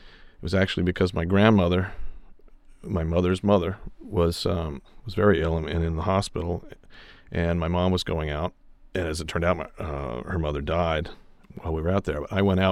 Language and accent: English; New York, United States; also born or lived in Oregon; I was born in Oregon, but wound up growing up in New York.